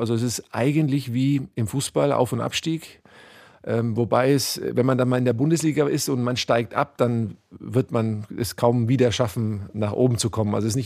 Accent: Nuremberg, Bavaria, Germany; born there; ich bin ja in Nürnberg geboren, in der Haller-Wiesen-Klinik.

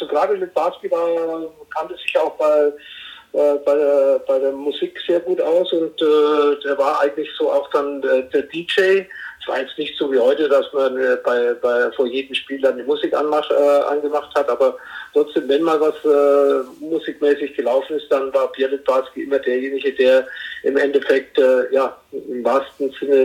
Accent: Herzogenaurach, Bavaria, Germany; wie viele wissen, bin ich in Herzogenaurach aufgewachsen.

